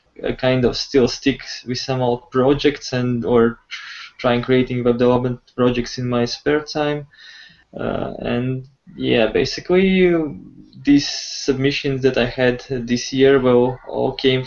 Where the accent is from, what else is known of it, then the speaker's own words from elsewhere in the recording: Latvia; English is a second language; I'm from Latvia